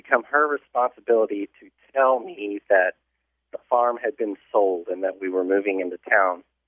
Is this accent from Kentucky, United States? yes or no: yes; Kentucky, United States; now in Carborough, United States; I'm calling from Carborough, North Carolina. You had asked for people to call in with their memories of the 70s and … I grew up on a farm in rural Kentucky and really liked it there.